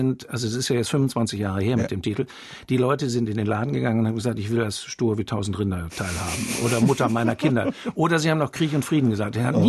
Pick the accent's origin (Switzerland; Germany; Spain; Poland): Germany; Northern Germany; Ist ja oben bei uns in Norddeutschland viel leichter möglich als hier, gibt nicht so viele Berge